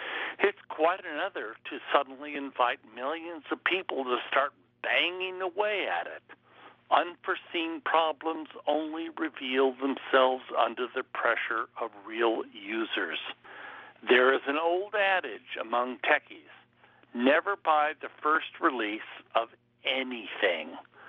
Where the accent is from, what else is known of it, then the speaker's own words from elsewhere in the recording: Chichester, New York, United States; I'm from Chichester, New York.